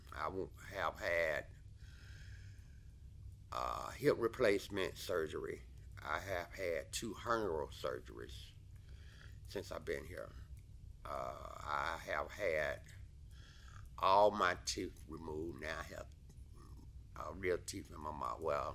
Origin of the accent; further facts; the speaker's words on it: Atlanta, Georgia, United States; born there; I was born in Atlanta, Georgia, 1959, at Grady Memorial Hospital.